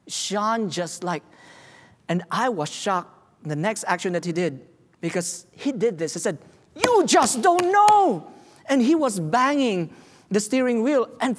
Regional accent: Philippines; I said, no, I'm from the islands, I'm from the Philippines.

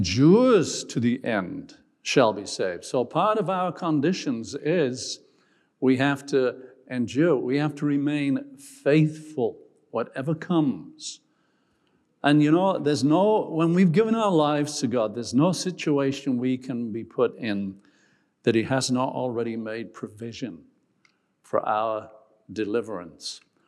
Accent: York, Yorkshire and the Humber, United Kingdom; My hometown of York in England

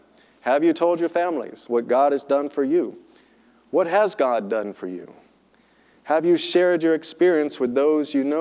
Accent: the South, United States; Now, I come from the South, and the South is kind of notorious for a certain sect of evangelicals, Christians

